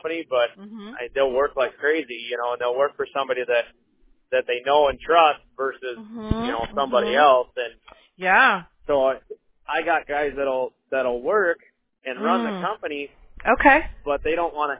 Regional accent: Pillager, Minnesota, United States; I've been here for 25 years. I was born in Brainerd and raised in Pillager. I got a lot of friends that are, you know, the farming. I grew up on a 150-acre cattle ranch.

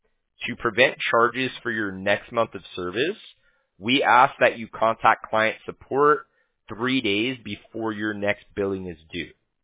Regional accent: Huntington Beach, California, United States; I'm from Huntington Beach.

